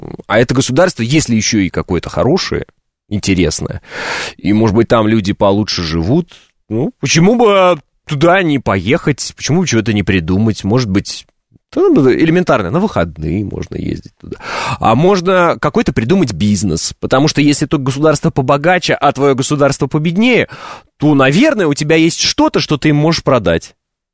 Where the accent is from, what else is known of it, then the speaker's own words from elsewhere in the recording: Kazakhstan; now in Russia; Я сам из Средней Азии, если можно так выразиться. Мы с родителями переехали в 98-м году из Казахстана в Оренбургскую область.